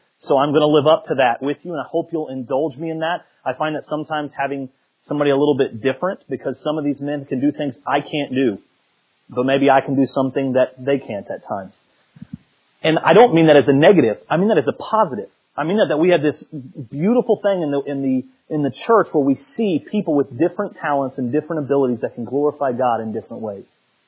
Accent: Italy; I grew up in Italy, and so I'm just going to tell you, I'm kind of feeling like a Fiat in a Ferrari world.

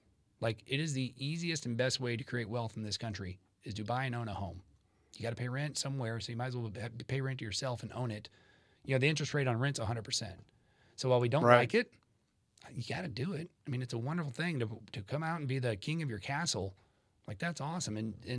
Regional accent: Dallas-Fort Worth, Texas, United States; I'm very blessed that I grew up here in Dallas-Fort Worth

